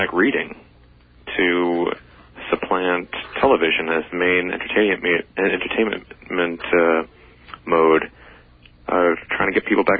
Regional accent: Bridgeport, Connecticut, United States; I'm actually calling from campus, but I'm originally from Bridgeport

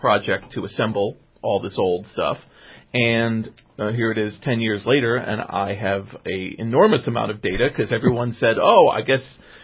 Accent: New York, United States; born there; I was born in New York

